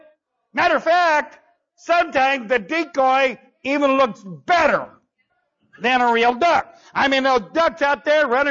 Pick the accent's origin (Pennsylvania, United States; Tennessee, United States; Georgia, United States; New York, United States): Tennessee, United States; Lawrenceburg; we'd be down there at in my hometown, Lawrenceburg, Tennessee